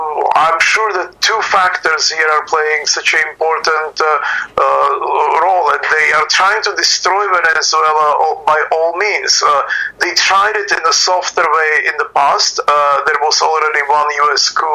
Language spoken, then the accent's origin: English; Czechia; born or raised there; moved away; also born or lived in Soviet Union